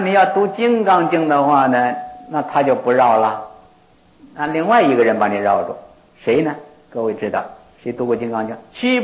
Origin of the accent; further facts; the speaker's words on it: China; now in United States; 我们中国人说话跟印度人不一样啊，印度的梵语梵音，印度的人的口气说话是重复的。这个重复呢，以前在中国不知道，现在我到了美国住的久了，有点洋话几分不大多。